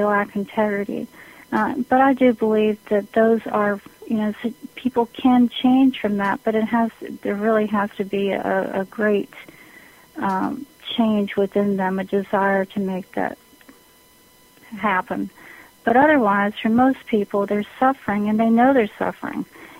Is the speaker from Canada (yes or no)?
yes; Canada; I grew up in Canada and in a small rural area